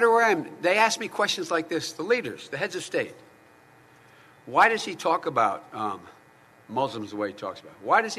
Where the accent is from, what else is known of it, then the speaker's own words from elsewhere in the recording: Scranton, Pennsylvania, United States; her grandpa was from Scranton, my hometown, and her dad was from Scranton.